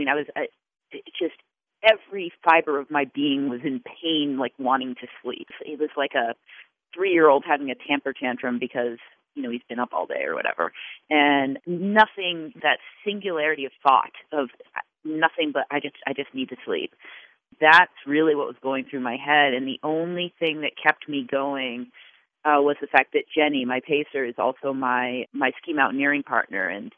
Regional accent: Chittenden, Vermont, United States; I grew up in Chittenden, so a lot of the south central part of it, of the trail

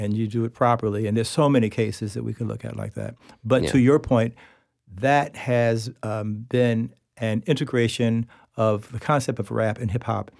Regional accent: Tallahassee, Florida, United States; moved away as an adult; also born or lived in Bronx, New York; So in my youth in Tallahassee, because though I was born in Bronx and moved back to New York after college for a long time, I was away from Tallahassee for 4 decades.

